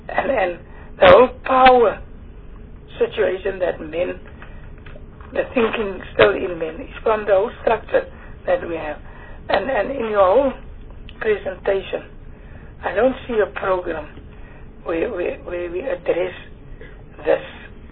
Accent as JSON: {"language": "English", "town": "Beaufort West", "region": "Western Cape", "country": "South Africa", "tie": "born or raised there", "said": "I'm from the Eastern Cape, and I must say I'm from the Central Kuru, and I must say Beaufort West is my hometown"}